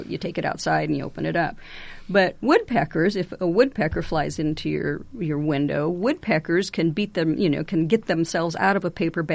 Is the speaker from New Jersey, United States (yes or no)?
no; Ames, Iowa, United States; I was born and raised here in Ames, and so was my dad. So Isaac Walton was important to our family when I was young